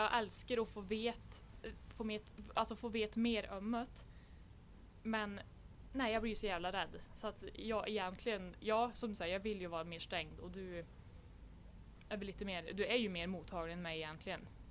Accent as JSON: {"language": "Swedish", "region": "Värmland", "country": "Sweden", "said": "Ja, som du sa, vi är alltså från Värmland."}